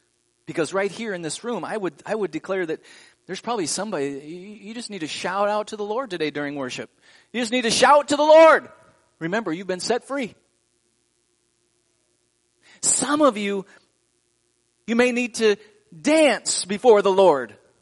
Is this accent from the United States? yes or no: yes; Midwest, United States; I mean, and I'm being from the Midwest. I'm familiar with the weather and stuff like that.